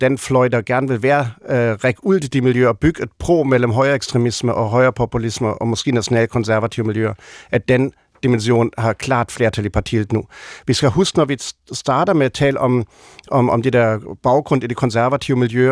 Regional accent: Berlin, Germany; jeg voksede op i Vestberlin i 70'erne og 80'erne

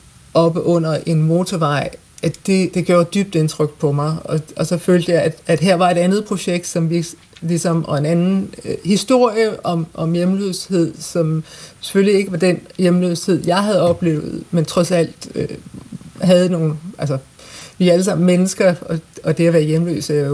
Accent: Esbjerg, Region of Southern Denmark, Denmark; Jeg er opvokset i Esbjerg

